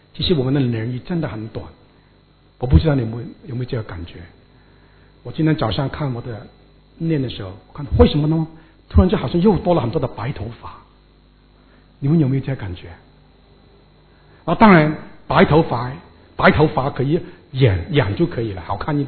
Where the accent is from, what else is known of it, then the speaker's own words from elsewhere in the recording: China; 我们中国人都很喜欢要爱惜光阴，从小就告诉小孩子不要浪费时间